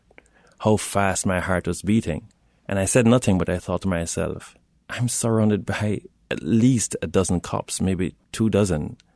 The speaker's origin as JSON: {"language": "English", "country": "Jamaica", "tie": "born or raised there", "said": "I never had to think about these rules growing up in Jamaica."}